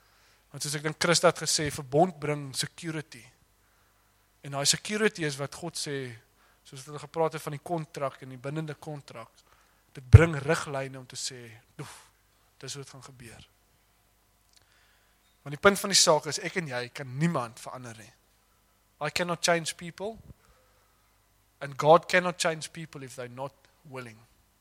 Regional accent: Stellenbosch, Western Cape, South Africa; now in George, South Africa; Nou ek kom uit die Weskaap uit daar op Stellenbosch

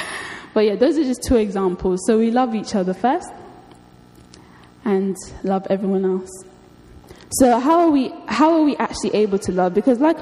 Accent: United Kingdom; or they think you're just asking because, you know, we're polite British people and you're supposed to ask

